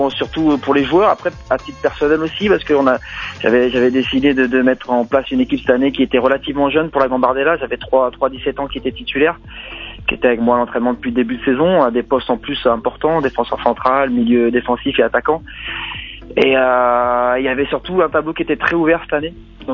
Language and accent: French; Guingamp, Brittany, France; Bah oui, je suis natif de Guingamp. Après, mes parents habitaient à Ploumagoire